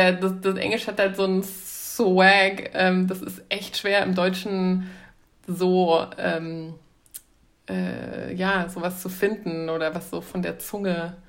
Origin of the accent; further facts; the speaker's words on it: Sierra Leone; also meine Eltern waren Missionare, ich bin in Sierra Leone groß geworden. Und da hatten wir amerikanische Nachbarn, deshalb bin ich auch so amerikanisch-englisch aufgewachsen